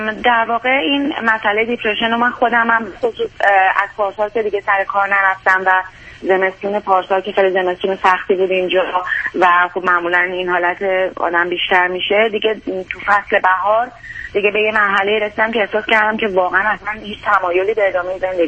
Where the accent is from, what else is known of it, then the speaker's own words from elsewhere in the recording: Iran; moved away as an adult; من در ایران لیسانس موسیقی دارم، از در واقع از ایران وقتی که اینجا اومدم